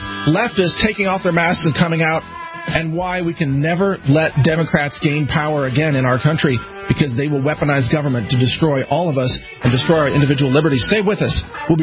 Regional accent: Texas, United States; I'm just a citizen, I'm just a Texan, I'm just a business owner and a patriot.

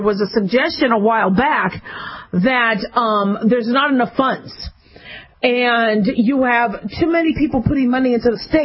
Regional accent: California, United States; We were talking about California a lot because of adventure parks, and I'm from California. I love the state of California.

